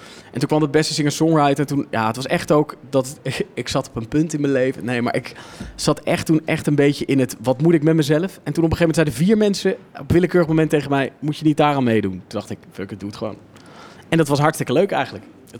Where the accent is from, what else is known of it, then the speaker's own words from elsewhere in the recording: Netherlands; Meer zo van, ja, ik ben Nederlander en ik vind gewoon dat het moet.